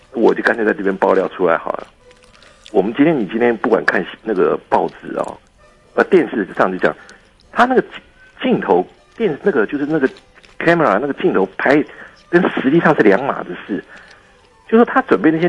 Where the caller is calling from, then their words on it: Keelung, Taiwan; 我从基隆打来的。